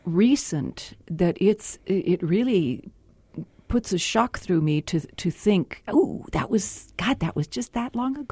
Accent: El Paso, Texas, United States; also born or lived in Mexico; El Paso is such an interesting place. Of course, I've grown up here. I was born in Mexico, came over here when I was just three, and have grown up right here on the border

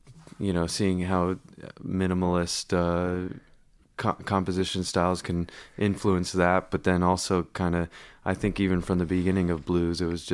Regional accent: Hartford, Connecticut, United States; Oh, I grew up in Hartford, Connecticut.

